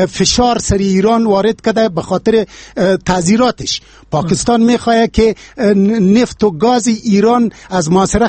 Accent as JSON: {"language": "Persian", "country": "Afghanistan", "said": "این ما افغان هستیم"}